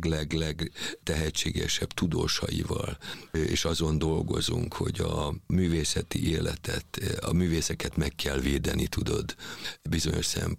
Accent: Budapest, Hungary; also born or lived in Győr; Ugye én pesti srác vagyok, vagyis hát én itt nőttem fel Budapesten, de 45 évig ugye a Győri Balettnek voltam a tagja, én már vidéki vagyok, én egy vidéki ember vagyok.

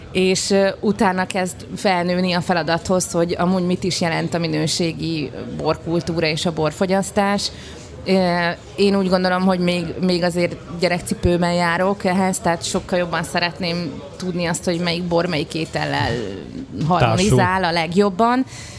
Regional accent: Szeged, Csongrád-Csanád, Hungary; now in Budapest, Hungary; Szegedi vagyok amúgy, de itt élek és dolgozom Budapesten.

